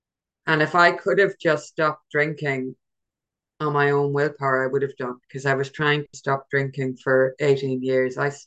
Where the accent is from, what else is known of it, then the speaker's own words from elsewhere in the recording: Ireland; now in London, United Kingdom; I live in London. I'm not originally from London. I'm Irish.